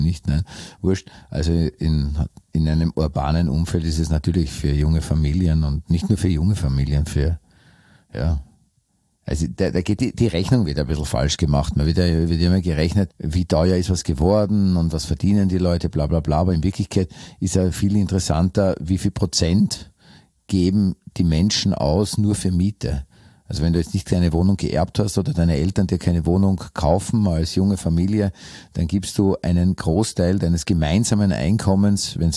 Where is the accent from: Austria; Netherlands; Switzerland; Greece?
Austria; Wir haben als Österreicher natürlich auch eine Veranlagung, unser eigenes Land zu hassen. Weil niemand schimpft über dieses Land so sehr wie wir Österreicher selbst.